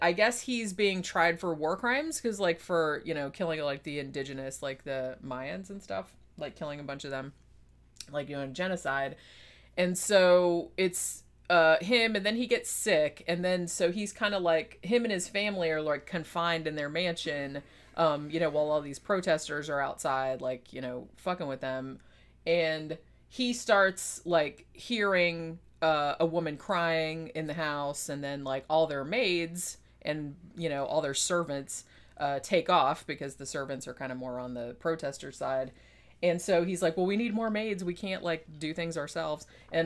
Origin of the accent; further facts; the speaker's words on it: Daytona Beach, Florida, United States; We had, where I grew up in Daytona, we had on Ridgewood, where all the prostitutes and drug addicts hung out, Ridgewood Avenue.